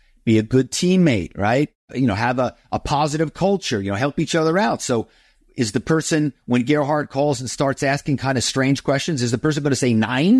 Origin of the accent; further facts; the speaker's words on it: Philadelphia, Pennsylvania, United States; So, I grew up in Philadelphia